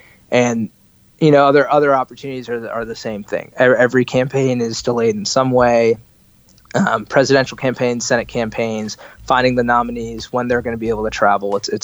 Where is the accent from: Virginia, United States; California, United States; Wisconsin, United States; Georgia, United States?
Virginia, United States; And I made it to the University of Virginia just because, you know, I'm from Virginia.